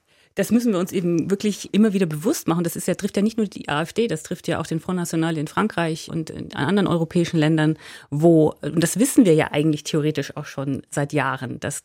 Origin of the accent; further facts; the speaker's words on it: Nuremberg, Bavaria, Germany; now in Switzerland; Ich komme ja aus der Schweiz, haben Sie gesagt, beziehungsweise ich komme eigentlich aus Nürnberg, aber ich lebe jetzt schon lange in der Schweiz